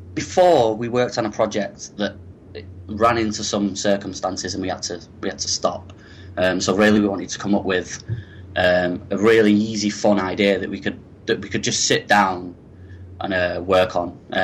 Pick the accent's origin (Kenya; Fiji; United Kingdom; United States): United Kingdom; Manchester, North West England; I am 24 from Manchester and I'm studying the game design course.